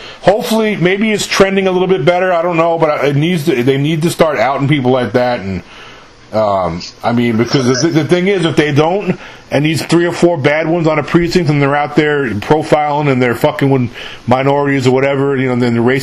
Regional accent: New York, United States; I'm from New York. I used to sell Lucy's, man. I used to sell single cigarettes, when I was in high school up there.

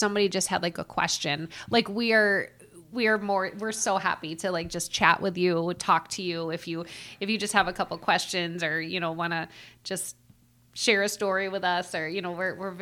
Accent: Scotland, United Kingdom; I'm a Scottish girl. So yeah, that's got to be my favorite. So good.

